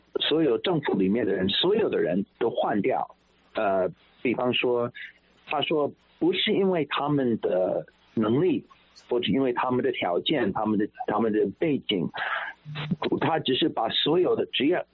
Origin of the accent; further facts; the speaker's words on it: United States; 当然作为一个美国人，我从小就是当然是有这样的一个欲望